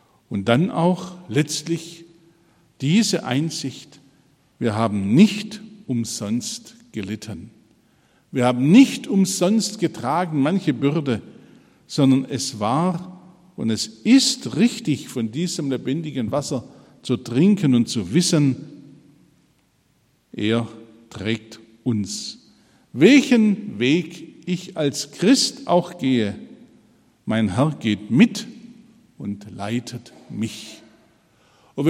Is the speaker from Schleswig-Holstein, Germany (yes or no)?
no; Baden-Württemberg, Germany; als Schwabe hat mich das sofort angesprochen